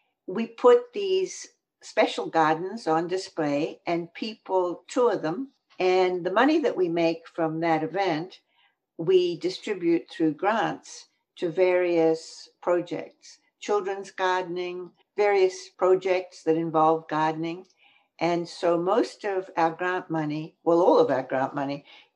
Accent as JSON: {"language": "English", "country": "Australia", "also_born_or_lived": "New York", "moved": "yes", "lives_now": "Bloomington, United States", "said": "I come from Australia"}